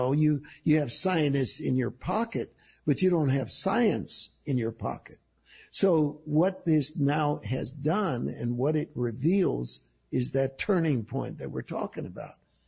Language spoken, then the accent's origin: English; San Francisco, California, United States; Because I'm from San Francisco